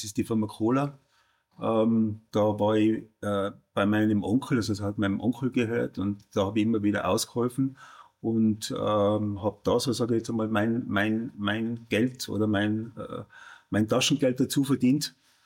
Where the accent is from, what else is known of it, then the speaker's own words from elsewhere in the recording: Innsbruck, Tyrol, Austria; ich komme aus Innsbruck, aus der Bergwelt, wie man so schön sagt